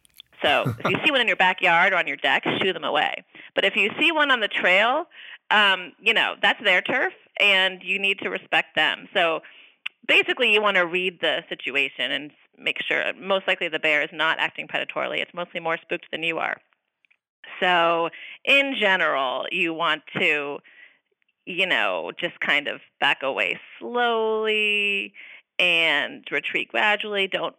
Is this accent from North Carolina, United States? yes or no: no; Boston, Massachusetts, United States; now in California, United States; I'm outdoorsy, but I grew up in Boston, live in California.